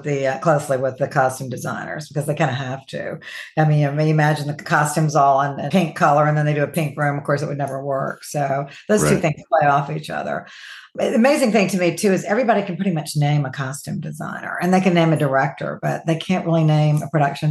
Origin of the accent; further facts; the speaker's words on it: the South, United States; I'm of course from the South, if you can pick up from my accent